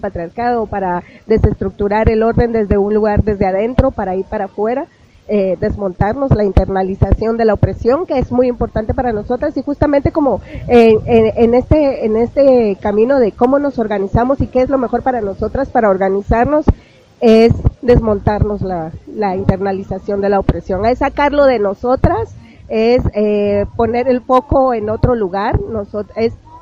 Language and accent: Spanish; Guatemala; vengo de Guatemala y bueno, yo me organizo junto con otras sanadoras